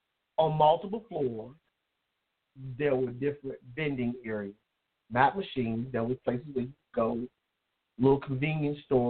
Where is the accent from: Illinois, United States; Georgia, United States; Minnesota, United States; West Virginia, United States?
Georgia, United States; DeKalb County; also born or lived in Fulton County; For me, I remember growing up in DeKalb County, Georgia. I was born in Fulton, raised in DeKalb.